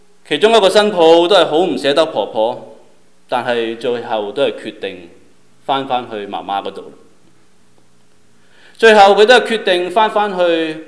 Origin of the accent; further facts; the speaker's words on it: China; now in United States; 我们离开我们的家乡来到美国，但是好像现在中国挺好，美国麻麻地。